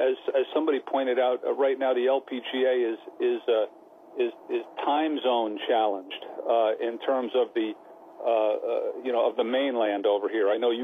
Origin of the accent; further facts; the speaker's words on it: United States; I know we are Global Golf Post, but I am an American, so I'm never unhappy when an American wins.